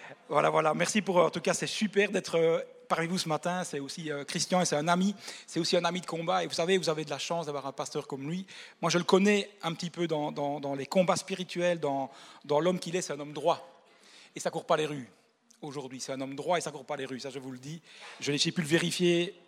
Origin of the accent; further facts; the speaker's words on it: Belgium; Donc voilà, moi je viens de la Belgique